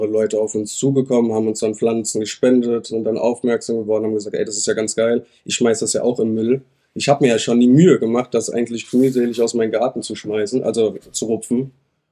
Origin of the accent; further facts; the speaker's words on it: Rüsselsheim, Hesse, Germany; Ich bin in Rüsselsheim geboren, bin hier zur Schule gegangen, habe meine Ausbildung zum Einzelhandelskaufmann gemacht, ja, und wohne schon mein Leben lang eigentlich